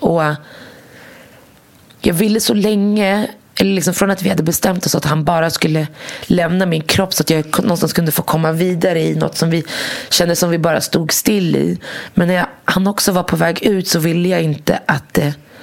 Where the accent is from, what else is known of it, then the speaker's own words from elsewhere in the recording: Morocco; jag kommer från Marocko